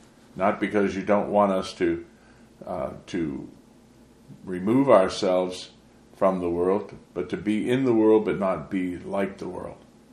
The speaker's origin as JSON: {"language": "English", "region": "New England", "country": "United States", "tie": "born there", "said": "I'm a natural born. I was born here. I was born here in New England."}